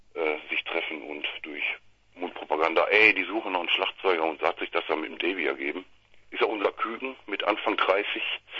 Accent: Hamminkeln, North Rhine-Westphalia, Germany; wir kommen vom ländlichen Niederrhein aus Haminkeln.

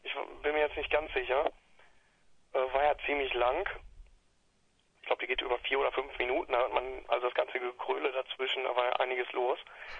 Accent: Herford, North Rhine-Westphalia, Germany; now in Kirchlengern, Germany; Aus Kirchlengern, also ursprünglich aus Herford. Wir haben uns da 1996 am Lindauer Platz gegründet.

